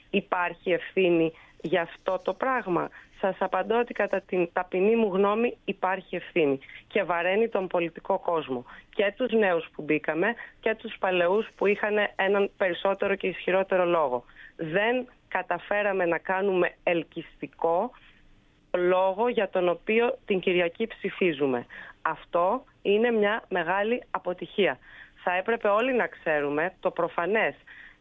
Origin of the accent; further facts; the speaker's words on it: Volos, Thessaly, Greece; Εγώ είμαι από τη Θεσσαλία, είμαι από το Βόλο.